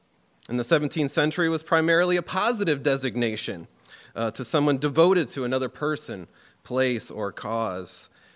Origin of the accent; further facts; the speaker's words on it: Springfield, Massachusetts, United States; I'm from Western Massachusetts, Springfield area.